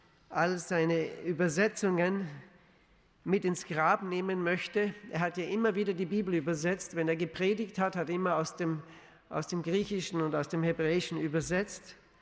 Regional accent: Austria; now in Switzerland; Wir wohnen seit 20 Jahren in der Schweiz. Und wie Sie gemerkt haben, ich bin kein Schweizer. Ich bin ein Österreicher.

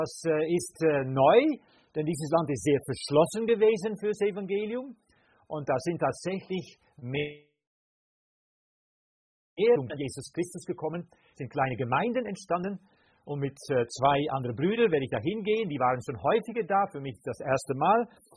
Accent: Netherlands; now in Herborn, Germany; ich bin Holländer, wohne in Herborn mit meiner Frau Elke hier vorne

